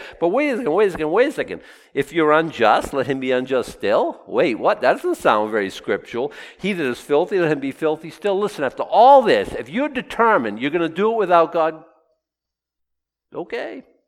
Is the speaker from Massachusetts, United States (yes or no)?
yes; Boston, Massachusetts, United States; the 8-year-old boy growing up in Boston who just, if it's a statue, bow down, genuflect